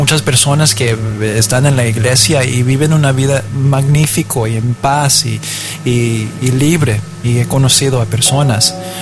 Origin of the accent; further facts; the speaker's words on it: Mexico; Yo soy mexicano, mis dos papás son mexicanos, mi mamá nació en Aguascalientes y pues yo llegué aquí también para ser parte de la cultura y conocerlo y vivirlo.